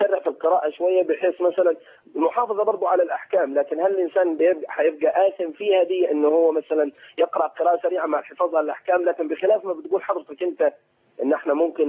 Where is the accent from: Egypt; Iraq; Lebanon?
Egypt; Upper Egypt; عندنا في الصعيد يمكن ايه وربما كانت الصلاه كنقر الغراب يعني